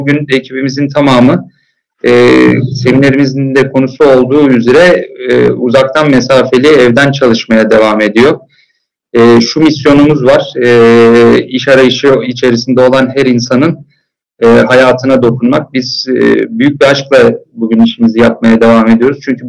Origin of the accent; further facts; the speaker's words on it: Bursa, Turkey; born there; 77 Bursa doğumluyum. Ankara Gazi Anadolu Lisesi'nde yatılı okudum.